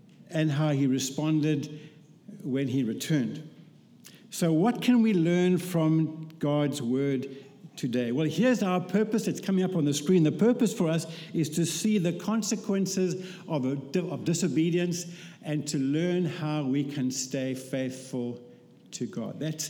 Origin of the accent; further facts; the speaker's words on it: Port Elizabeth, Eastern Cape, South Africa; my hometown is Port Elizabeth. You need to know that times have changed. It's now called Gqeberha.